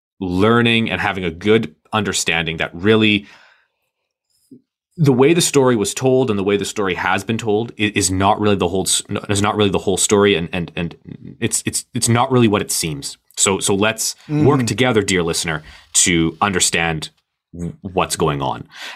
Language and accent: English; Canada; Oh, sorry. I'm Canadian. I'm very critical of your weird gun laws.